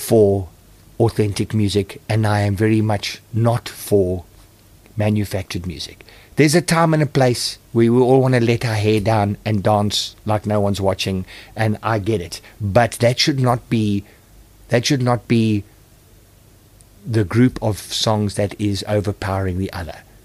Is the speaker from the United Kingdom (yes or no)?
yes; England, United Kingdom; and I, as an English person, I realized I had heard the song many times before and recognized it.